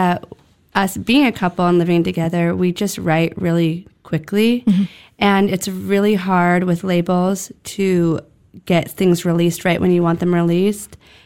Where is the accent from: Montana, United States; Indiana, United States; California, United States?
California, United States; Los Angeles; I'm from Los Angeles, so we moved back there and...